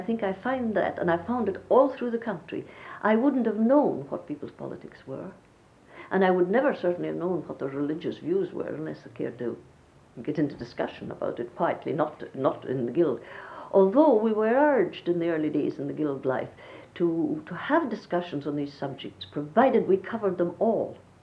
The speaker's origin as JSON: {"language": "English", "region": "Scotland", "country": "United Kingdom", "said": "That as a Scot, I would never be inclined to think"}